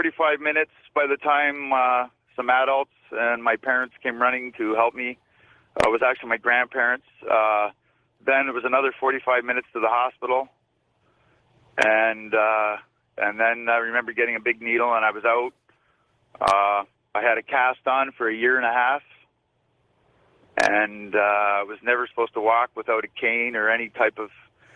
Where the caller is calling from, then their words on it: Hamilton, Ontario, Canada; I'm calling from Hamilton, Ontario.